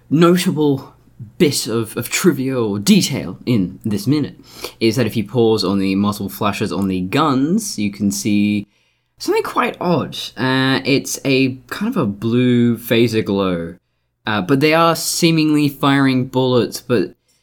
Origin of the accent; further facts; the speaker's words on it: Australia; I'm Australian.